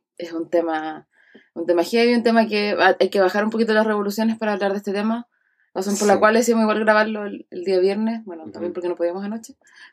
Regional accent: Temuco, Araucanía, Chile; Exacto, porque, bueno, nosotros somos de Temuco.

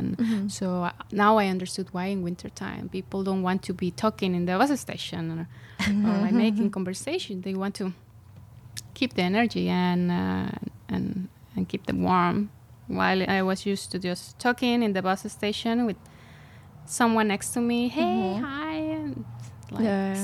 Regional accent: Mexico; English is a second language; now in Estonia; So I am from Mexico.

